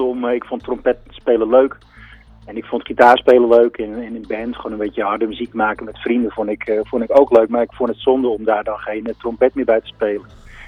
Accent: Assendelft, North Holland, Netherlands; kwam ik bij de fanfare terecht in mijn geboortedorp in de Zaanstreek, Assendelft.

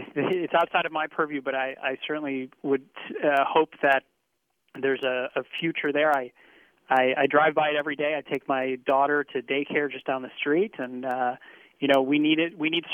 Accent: West Bloomfield, Michigan, United States; Speaking personally, I grew up here. I'm from West Bloomfield. I went to day school here.

